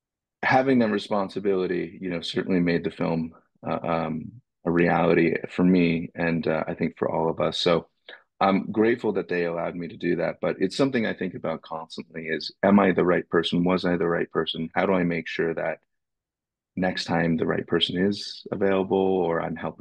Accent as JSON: {"language": "English", "town": "Boston", "region": "Massachusetts", "country": "United States", "tie": "born or raised there", "lives_now": "Chattanooga, United States", "said": "I grew up in Boston. I'm an Asian American. I moved to Chattanooga in 2019."}